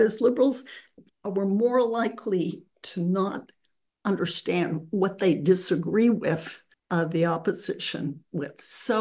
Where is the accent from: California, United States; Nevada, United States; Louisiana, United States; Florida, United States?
California, United States; Berkeley; I come from Berkeley, California, and I face the very same thing.